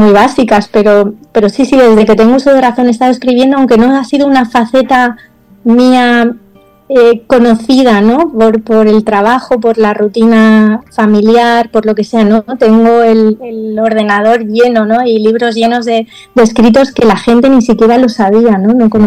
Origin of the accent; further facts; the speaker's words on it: Villajoyosa, Valencian Community, Spain; Pero tengo la suerte de ser de un pueblo, bueno, una ciudad, porque es ciudad, y aunque yo lo considero mi pueblo, ¿no?, mi ciudad natal, que es Villajoyosa, la Vila Joyosa, en Alicante.